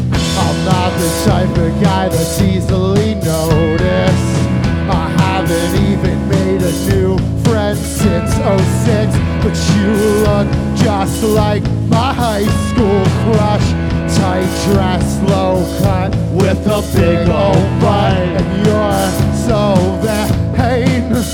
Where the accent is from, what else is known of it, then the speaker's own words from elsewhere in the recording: Wilmington, Delaware, United States; we're from Wilmington, Delaware.